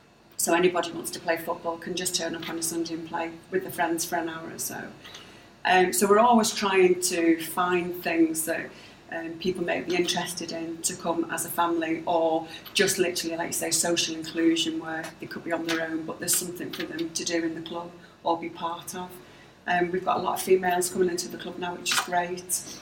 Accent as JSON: {"language": "English", "town": "Widnes", "region": "North West England", "country": "United Kingdom", "tie": "born or raised there", "also_born_or_lived": "Liverpool", "said": "fundamentally, I was born in Liverpool, so it was always football. But, you know, when we moved to Widnes, especially in the 70s, it was all rugby."}